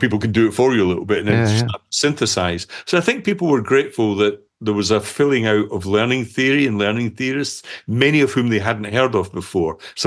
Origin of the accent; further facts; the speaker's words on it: Scotland, United Kingdom; because they hear my voice, they hear that I'm Scottish